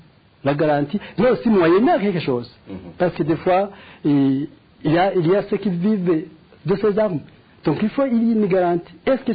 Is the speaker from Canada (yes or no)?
no; Burundi; ici chez nous au Burundi